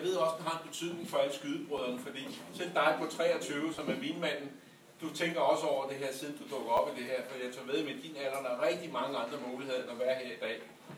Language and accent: Danish; Frederiksberg, Capital Region of Denmark, Denmark; now in Roskilde, Denmark; Jeg flyttede til Roskilde for 30 år siden. Men min Roskilde-historie er, at jeg kommer fra Frederiksberg.